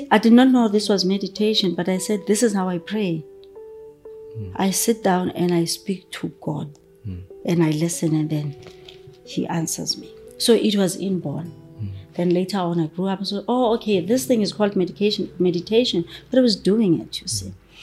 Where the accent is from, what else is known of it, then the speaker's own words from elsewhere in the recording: Mabopane, Gauteng, South Africa; when I was growing up in Mabopane, no TV, nothing.